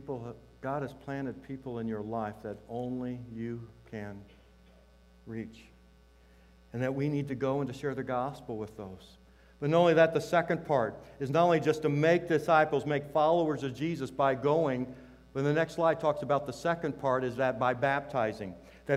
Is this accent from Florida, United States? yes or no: no; Indianapolis, Indiana, United States; I was this big in sixth grade. I grew up in Indianapolis.